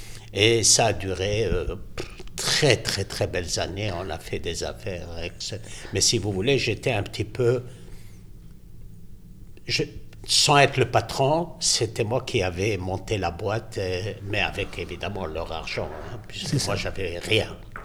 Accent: Israel; French is a second language; Comme je venais d'Israël, bon, le mot rhétorique, je n'avais pas.

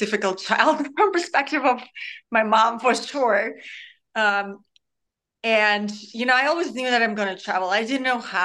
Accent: Russia; English is a second language; now in United States; So I was born in the 80s, and the wall fell in like 91. So, you know, I was like 7 years old, I think, or something like that. And yeah, I mean, you know, we grew up in a very

